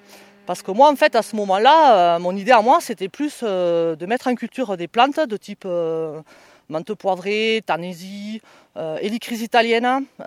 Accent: Occitanie, France; je suis issu d'une exploitation agricole du Nord Aveyron, donc de l'Aubrac.

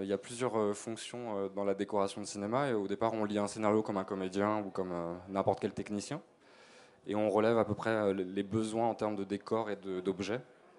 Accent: Saint-Brieuc, Brittany, France; born there; now in Paris, France; C'est ça, je suis né à Saint-Brieuc, moi.

